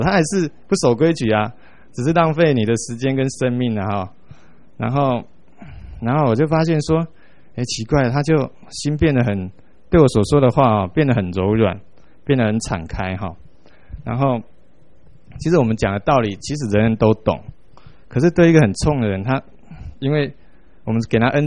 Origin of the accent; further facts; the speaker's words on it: Taiwan; 那像我们台湾人啊，拜拜都拜祖先